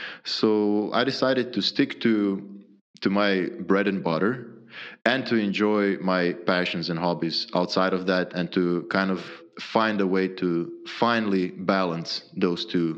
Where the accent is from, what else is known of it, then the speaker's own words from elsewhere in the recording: Croatia; English is a second language; moved away as an adult; also born or lived in Zagreb / Ireland; So I was born and raised in Croatia in a small town. Then after college, I moved to Zagreb, so the capital of the country. I worked there for a while. And then after that first job, I moved to Ireland.